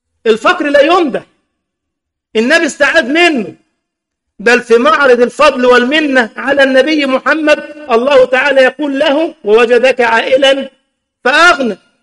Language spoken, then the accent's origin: Arabic; Egypt; وكان رئيس القضاء عندنا في مصر